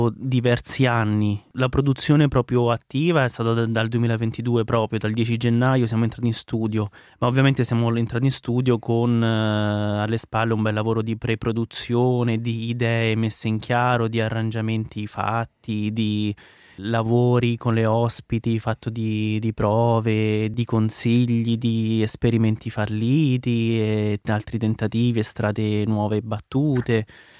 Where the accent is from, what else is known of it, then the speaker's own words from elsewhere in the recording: Vicovaro, Lazio, Italy; io sì vengo dalla provincia di Roma, Vicovaro, quindi diciamo siamo a due passi, poi però a Roma ci ho fatto l'università, in parte ci vivo, quindi è una seconda culla.